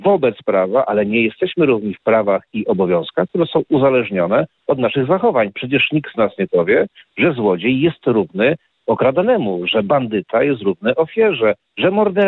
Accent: Lower Silesian Voivodeship, Poland; born there; bo urodziłem się w diecezji wrocławskiej

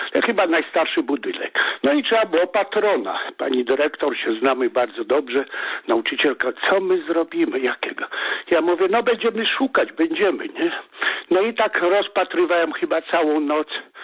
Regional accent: Kościerzyna, Pomeranian Voivodeship, Poland; now in Bergisch Gladbach, Germany; Dzwonię z Niemiec, miejscowości Bergisch Gladbach. Z Polski pochodzę, z Kaszub, z trudnego terenu, Kościerzyna.

